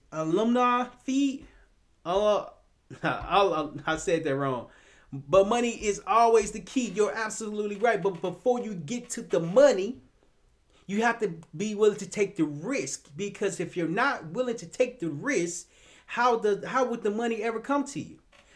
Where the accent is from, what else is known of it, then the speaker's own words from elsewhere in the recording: Little Rock, Arkansas, United States; Smurfs, I'm from Little Rock, Arkansas.